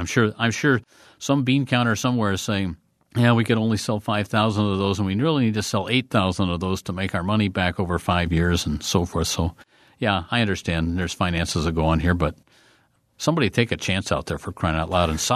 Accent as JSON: {"language": "English", "town": "Indianapolis", "region": "Indiana", "country": "United States", "said": "I'm from Indianapolis originally"}